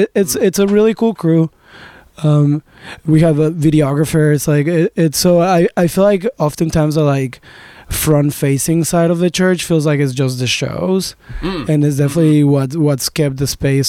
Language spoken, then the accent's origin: English; Mexico; I'm originally from Mexico.